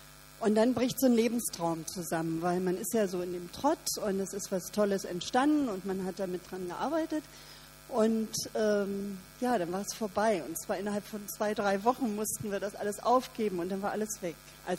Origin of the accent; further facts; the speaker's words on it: Berlin, Germany; moved away as an adult; Ja, ich bin 56 in Berlin geboren und mein Leben war immer irgendwie ein bisschen spannend. Ich bin dann nach der Schule von Berlin weg